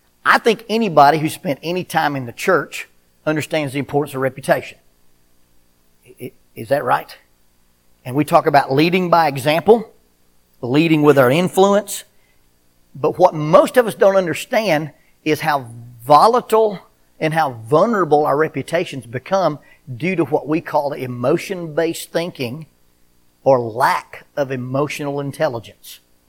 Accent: Gurley, Alabama, United States; I'm from Huntsville because that's where my office is, and nobody knows where Gurley is.

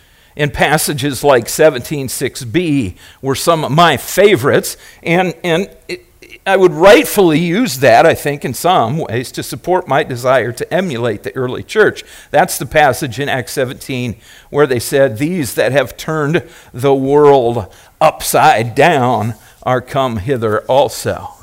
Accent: United States; We are American.

